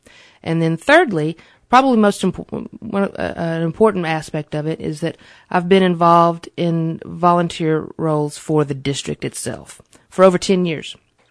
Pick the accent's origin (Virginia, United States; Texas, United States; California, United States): Texas, United States; Tulia; now in Lubbock, United States; we've lived in Lubbock for about since about 2000. I grew up in Tulia. Went to Baylor University